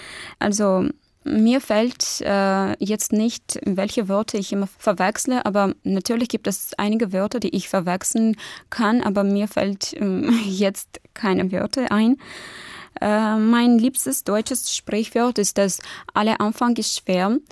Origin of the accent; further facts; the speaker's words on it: Yerevan, Armenia; German is a second language; ich komme aus Armenien, genau gesagt aus dem Hauptstadt Jerewan. Ich bin am 23. Dezember 1995 geboren.